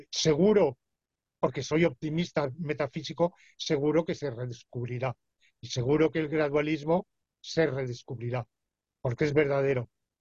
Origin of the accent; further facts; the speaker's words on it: Spain; Soy español, no cabe duda. Basta escucharme cómo pronuncio, está clarísimo